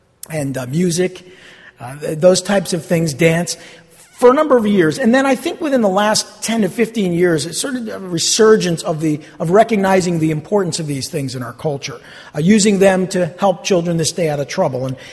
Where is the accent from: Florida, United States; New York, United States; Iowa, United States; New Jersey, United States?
New Jersey, United States; Not that I was alive in the Civil War, but I'm born and raised in New Jersey.